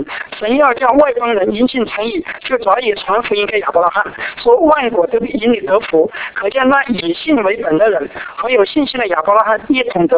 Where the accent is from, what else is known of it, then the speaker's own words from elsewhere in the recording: China; 为什么不拣选我们中国人呢？我们这么多，我们历史又这么悠久